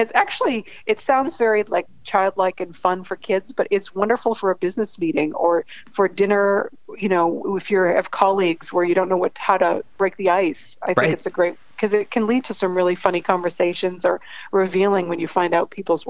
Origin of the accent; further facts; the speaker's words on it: Massachusetts, United States; You know, I'm from Massachusetts